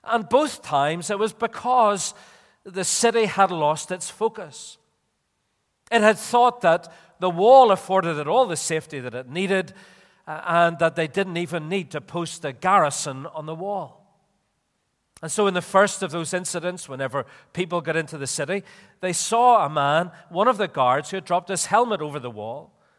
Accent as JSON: {"language": "English", "town": "Belfast", "region": "Northern Ireland", "country": "United Kingdom", "tie": "born or raised there", "said": "in my hometown of Belfast"}